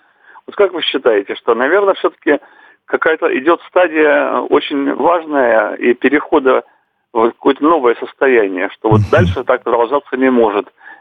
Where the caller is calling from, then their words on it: Saint Petersburg, Russia; Это Петербург